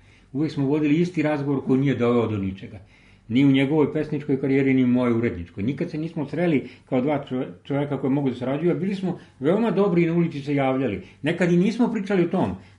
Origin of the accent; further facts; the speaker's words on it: Pančevo, Vojvodina, Serbia; ona samo jednu promociju imala u mom rodnom gradu u Pančevu